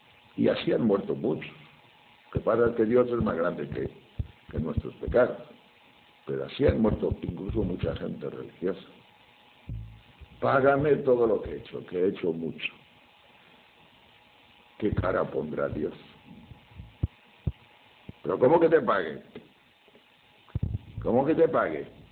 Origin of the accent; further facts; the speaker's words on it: León, Castile and León, Spain; Cuando yo era joven, iba a la montaña, allá por mi tierra, por León, los picos de Europa, son montañas muy altas, muy grandes.